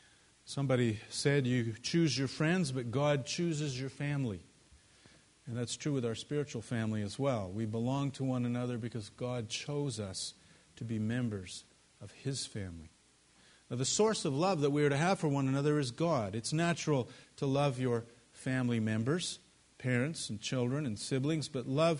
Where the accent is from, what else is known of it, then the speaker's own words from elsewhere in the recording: Canada; as Canadian Christians, that we should be concerned.